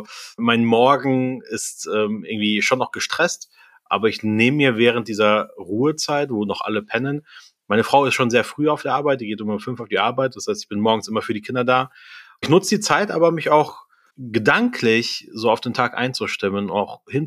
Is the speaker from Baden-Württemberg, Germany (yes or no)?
no; Bonn, North Rhine-Westphalia, Germany; also born or lived in Salzburg, Austria; komme ja aus Deutschland, aus Bonn, bin ich dort groß geworden, habe 10 Jahre in Österreich gelebt, in Salzburg, habe dort als Pastor gearbeitet, habe dort aber auch noch studiert und bin dann 2018 nach Nordrhein-Westfalen gekommen